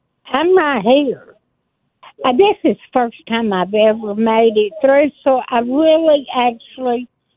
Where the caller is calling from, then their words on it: Dresden, Tennessee, United States; Well, I'm calling you from Dresden, Tennessee. Probably about 8 miles from Martin UTM.